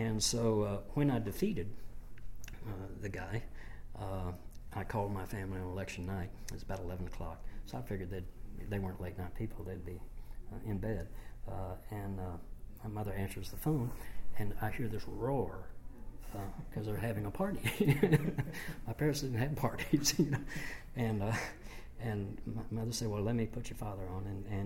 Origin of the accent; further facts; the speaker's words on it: Denison, Texas, United States; when I ran first for ag commissioner, the incumbent, went to my hometown of Denison